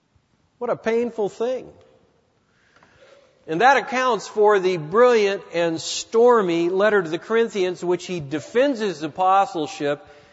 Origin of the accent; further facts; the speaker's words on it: California, United States; I can say that because I come from California.